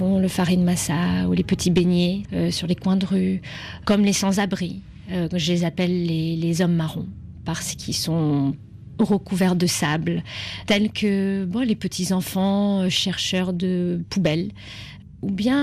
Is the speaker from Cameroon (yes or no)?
no; Senegal; quand j'étais petite au Sénégal, j'ai eu des enfants qui m'ont jeté des pierres étant blanche.